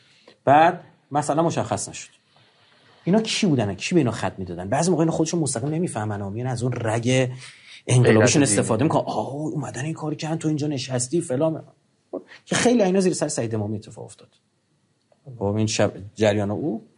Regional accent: Iran; یعنی ما ایرانیام از طریق اشراع لبنان فهمیدیم

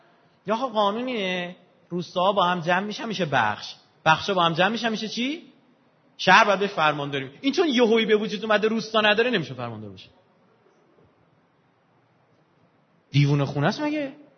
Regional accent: Iran; ما مریخ که نیومدیم که تو این مملکت بزرگ شدیم

